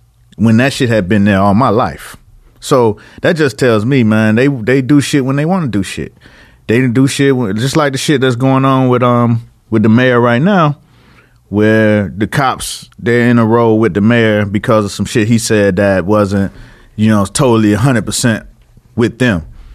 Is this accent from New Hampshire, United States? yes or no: no; Miami, Florida, United States; Because I'm from Miami. And we had a strip, 15th Ave.